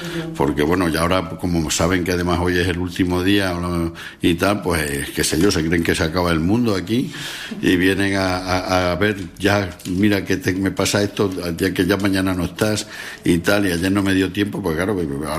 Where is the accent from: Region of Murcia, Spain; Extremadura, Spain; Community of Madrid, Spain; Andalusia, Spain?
Extremadura, Spain; Casatejada; Me iré a mi pueblo, a Extremadura, tengo en Casa Tejada, que es mi pueblo, al lado de Navalmoral de las Matas. Tengo una casa que era la de mis padres y tal, de la familia.